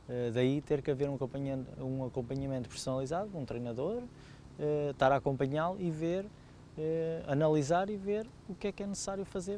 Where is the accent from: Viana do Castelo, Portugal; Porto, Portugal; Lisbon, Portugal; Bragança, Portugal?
Lisbon, Portugal; Santiago dos Velhos; É o clube da minha terra, sou natural de Santiago dos Velhos, pertence à Rua dos Vinhos.